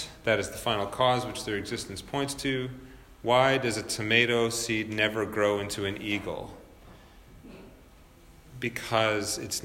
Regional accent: United Kingdom; I drive on the left side of the road because I'm British.

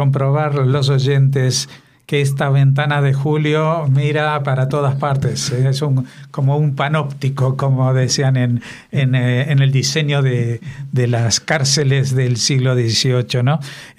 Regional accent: Argentina; yo, como vengo de Argentina, un poquito recuerdo

